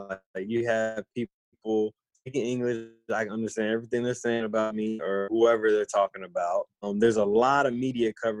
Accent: Florida, United States; a lot of people don't know this, but we grew up in Florida together, played on AAU teams since we were like 7 years old.

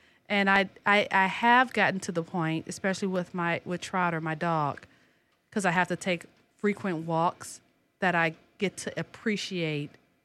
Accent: Detroit, Michigan, United States; I am from Detroit, and I was in my senior year of high school, and I was at a really pretty competitive high school.

